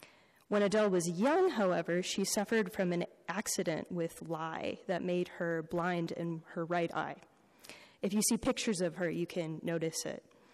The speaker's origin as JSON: {"language": "English", "region": "Wisconsin", "country": "United States", "said": "For those of you who know me, you know I'm from Wisconsin."}